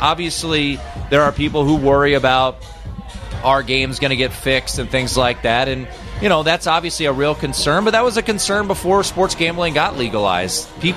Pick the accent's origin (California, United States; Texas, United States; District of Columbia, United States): District of Columbia, United States; Washington; then I worked in local radio in the Washington, D.C. area, my hometown